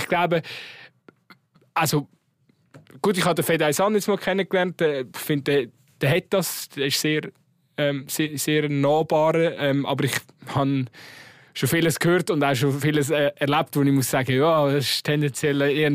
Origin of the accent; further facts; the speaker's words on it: Aargau, Switzerland; als Aargauer Fußballfan kann man jetzt einfach die Stimmung einmal geniessen